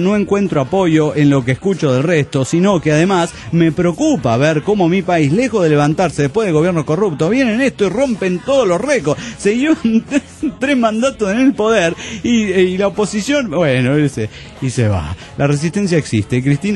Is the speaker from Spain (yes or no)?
no; Salta, Argentina; now in Tarija, Bolivia; Cuando me vine de Salta, Argentina.